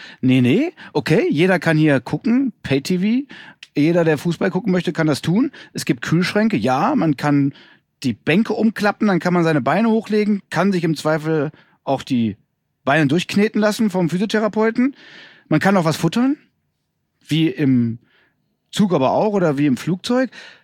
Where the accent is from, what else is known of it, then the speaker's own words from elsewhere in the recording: Essen, North Rhine-Westphalia, Germany; Ich bin ja selber aus dem Ruhrgebiet, bin in Essen groß geworden.